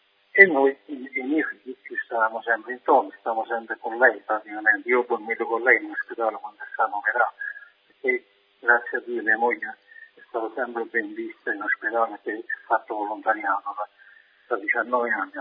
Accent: Benevento, Campania, Italy; io sono di Benevento proprio, della Campania, Benevento città.

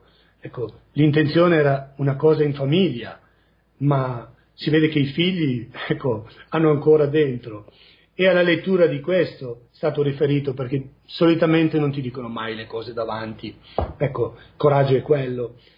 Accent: Veneto, Italy; sono veneto, vengo da una comunità

